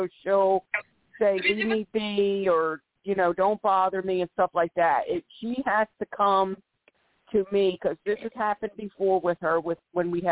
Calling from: Philadelphia, Pennsylvania, United States; Philadelphia, PA.

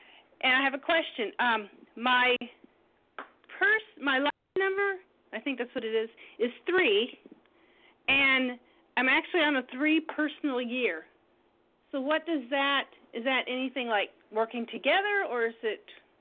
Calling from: Indiana, United States; I'm calling from Indiana.

